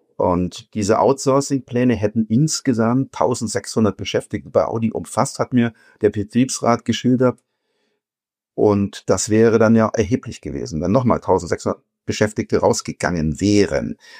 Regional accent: Bavaria, Germany; sage ich jetzt mal als Oberbayer

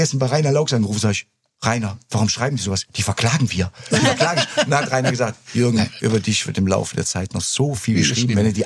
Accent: Cologne, North Rhine-Westphalia, Germany; ja in Chorweiler groß geworden und dann haben wir im Seeberg gewohnt.

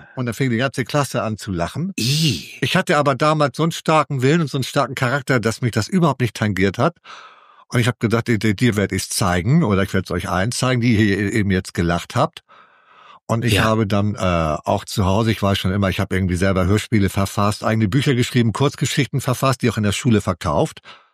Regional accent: Hamburg, Germany; accent: Hamburg; ist ja gar nicht mein Hamburger Akzent, hört man ja heute noch immer durch ordentlich.

